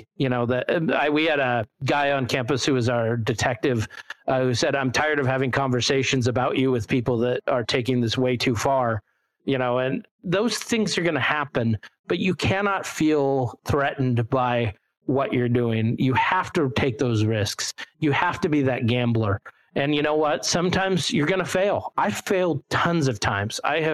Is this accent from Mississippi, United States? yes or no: no; Lacey, Washington, United States; We're launching here in my hometown of Lacey.